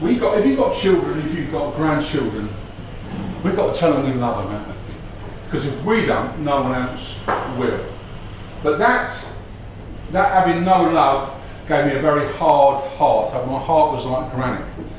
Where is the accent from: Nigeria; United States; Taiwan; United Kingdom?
United Kingdom; Burton-on-Trent, West Midlands; born there; I was born up in the Midlands in a place called Burton-on-Trent.